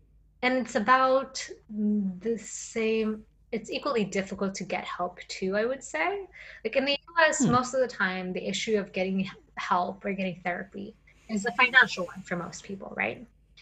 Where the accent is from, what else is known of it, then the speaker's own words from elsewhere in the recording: Sweden; English is a second language; growing up in Sweden, you don't have actor role models. Like people aren't becoming stars in Sweden.